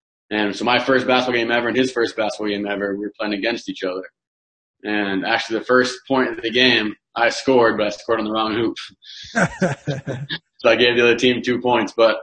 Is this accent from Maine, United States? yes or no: yes; Wayne, Maine, United States; Growing up in the town of Wayne, just a great town to be in. In the summer, there's a lot of tourists that come there.